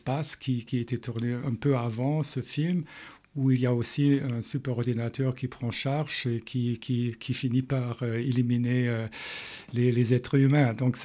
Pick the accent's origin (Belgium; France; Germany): Germany; je suis allemande, et je suis mathématicienne, formée aux États-Unis et en Allemagne.